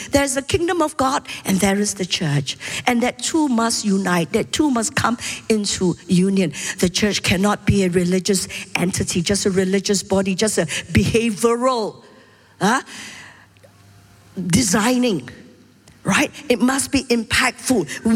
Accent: Singapore; Now, I'm a Singaporean. I carry a Singapore identity card. I have a Singapore passport.

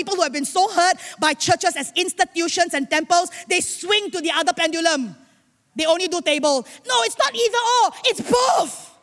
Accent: Singapore; I mean, I'm a Singaporean, you know, raised up in Cornerstone, Singapore with strong convictions

